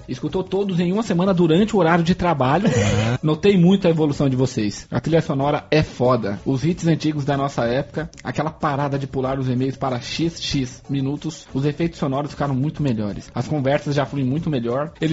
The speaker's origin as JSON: {"language": "Portuguese", "town": "Criciúma", "region": "Santa Catarina", "country": "Brazil", "said": "já sabemos. Tenho 26 anos, sou de Criciúma, Santa Catarina."}